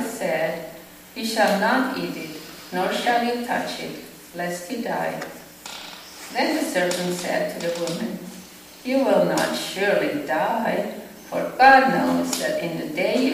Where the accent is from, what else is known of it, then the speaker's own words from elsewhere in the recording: Finland; English is a second language; moved away; I am from Finland, and that's why I have an accent, and I lived here for 36 years, but I cannot lose it.